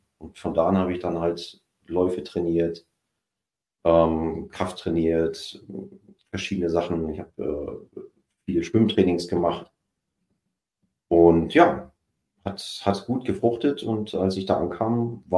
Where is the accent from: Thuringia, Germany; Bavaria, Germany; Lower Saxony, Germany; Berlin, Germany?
Berlin, Germany; Ich komme eigentlich aus der Berliner Gegend und alles flach.